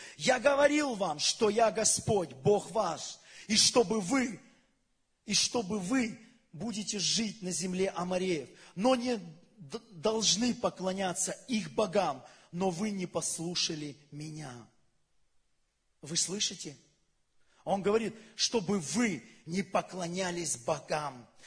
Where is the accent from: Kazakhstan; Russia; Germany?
Germany; Я немец, я могу это говорить. Я учился в школе в Германии. Я знаю, чему там учат.